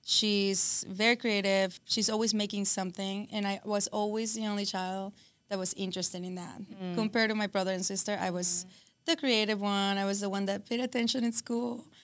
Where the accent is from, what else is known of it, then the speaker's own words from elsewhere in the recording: Mexico; also born or lived in Texas / Los Angeles; I was born in Texas. I grew up in Mexico. And when I was about 11 or 12, I went to L.A. We have a family house in Los Angeles.